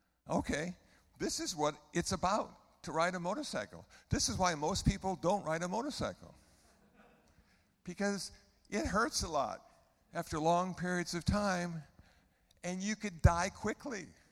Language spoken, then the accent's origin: English; Iowa City, Iowa, United States; born there; because, you know, I was born in Iowa City, Iowa, and rarely do I ever go to Iowa.